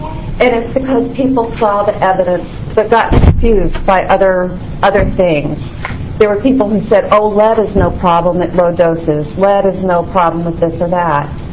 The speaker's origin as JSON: {"language": "English", "town": "Portland", "region": "Oregon", "country": "United States", "said": "I'm from Portland, Oregon."}